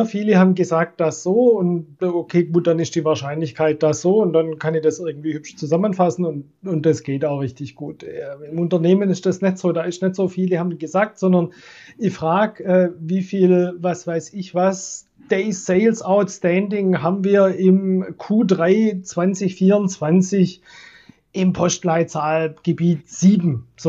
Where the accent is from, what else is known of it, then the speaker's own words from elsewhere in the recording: Swabia, Germany; ich komme ja so aus dem Schwäbischen, so Maschinenbauer und so, ne?